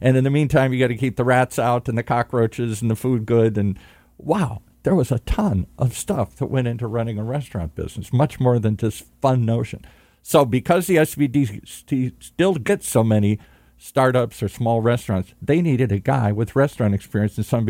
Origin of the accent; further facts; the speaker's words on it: Michigan, United States; I grew up in the Midwest, as I said, in Michigan. You know, we had meat and potatoes.